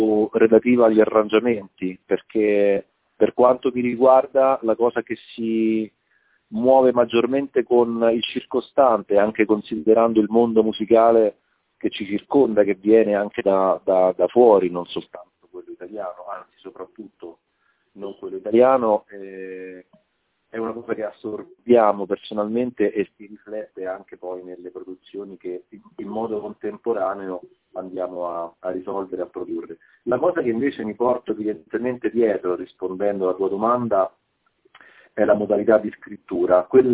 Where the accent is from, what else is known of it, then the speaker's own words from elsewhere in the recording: Rome, Lazio, Italy; girando per la mia città, una città che conosco bene, essendo romano e vivendola